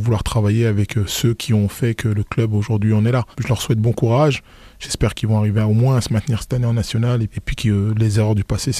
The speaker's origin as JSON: {"language": "French", "town": "Paris", "region": "Île-de-France", "country": "France", "tie": "born or raised there", "said": "Beaucoup de fierté parce que je suis issu d'un quartier populaire de Paris."}